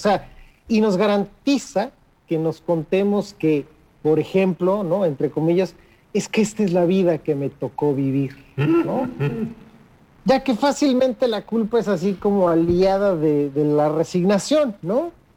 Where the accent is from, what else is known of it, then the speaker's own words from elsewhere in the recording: Mexico; Y yo pensé, en mi país, en México, esto sería casi, casi impensable